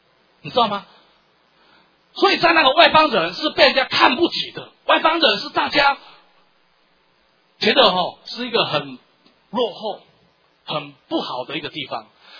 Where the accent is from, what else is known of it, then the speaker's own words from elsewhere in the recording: Taiwan; 我也常在想，台湾，我们曾几何时我们都在讲我们的母语，对不对？